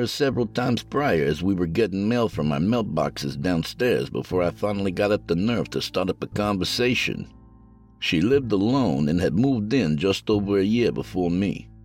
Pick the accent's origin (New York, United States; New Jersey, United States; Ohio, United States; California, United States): New York, United States; Bronx; I grew up in the South Bronx in one of those old five-story apartment buildings right off Lafayette Avenue.